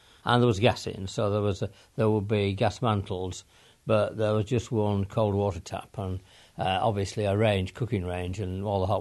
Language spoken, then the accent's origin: English; Leeds, Yorkshire and the Humber, United Kingdom; born there; I was born in Leeds Maternity Hospital